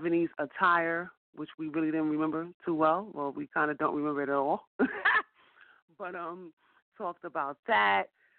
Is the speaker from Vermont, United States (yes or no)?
no; New York City, New York, United States; we're from New York, we're New Yorkers, and, you know, we celebrate Fashion Week hard in September. It's a very, very big thing in New York City in September.